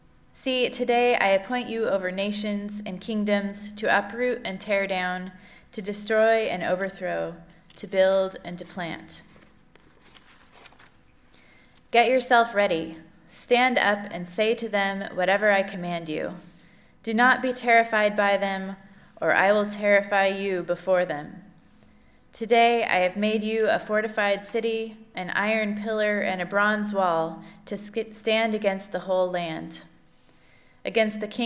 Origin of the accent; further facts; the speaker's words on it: Oregon, United States; So I am a Quaker from Oregon, and I currently live in Southern Oregon.